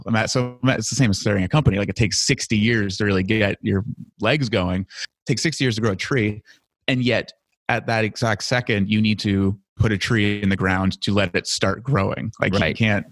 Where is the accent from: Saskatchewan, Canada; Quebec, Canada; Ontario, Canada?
Ontario, Canada; Toronto; moved away as an adult; now in New Brunswick, Canada; So I grew up in Toronto and then came to New Brunswick to go to university for forestry.